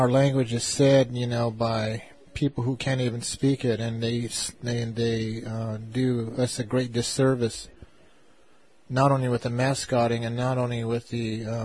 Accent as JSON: {"language": "English", "town": "Oglala", "region": "South Dakota", "country": "United States", "said": "I'm from Oglala"}